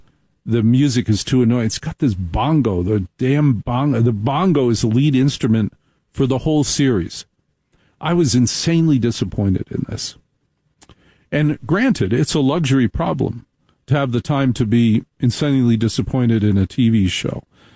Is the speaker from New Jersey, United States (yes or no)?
yes; New Jersey, United States; I'm going to pronounce it like I'm from Jersey because I'm from Jersey.